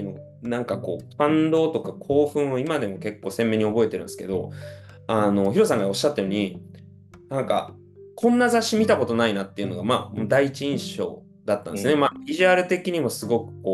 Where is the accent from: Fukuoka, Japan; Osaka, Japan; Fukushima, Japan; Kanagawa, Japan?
Fukuoka, Japan; でオランダに着いた時は、僕福岡出身なんですけれども、で、